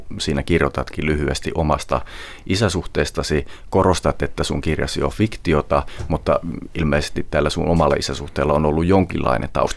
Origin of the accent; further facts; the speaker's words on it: Central Finland, Finland; Mä oon itse keskisuomalainen sisämaasta